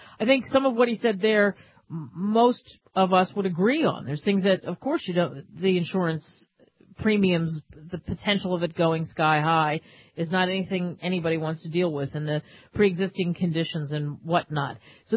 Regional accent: Philadelphia, Pennsylvania, United States; In my hometown of Philadelphia, they are planning on a big fat tax for soda and trash.

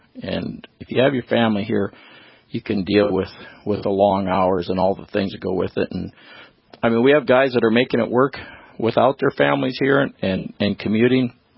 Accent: Crosby, North Dakota, United States; Crosby area, Divide County.

